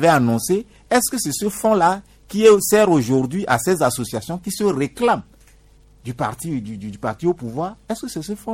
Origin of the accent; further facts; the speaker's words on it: Maritime, Togo; Mais chez moi, dans le Yoto ou bien à côté, dans certaines régions de la savane, les gens attendent.